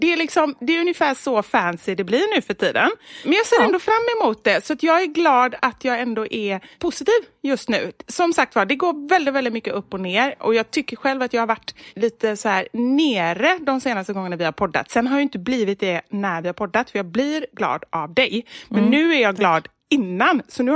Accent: Gothenburg, Västra Götaland County, Sweden; accent: Gothenburg; now in Stockholm, Sweden; Det är ju massa göteborgsuttryck också. Liksom, som jag egentligen nästan börjar säga som stockholmare säger. För jag har ju ändå bott här i 20 år.

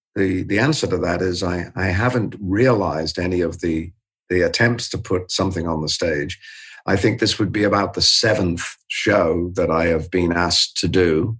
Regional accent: London, United Kingdom; also born or lived in Birkenhead; I grew up in the suburbs of West London, but my family is from Liverpool, so my time was divided before I went to school between those two places. I spent a lot of time in Birkenhead before I went to school

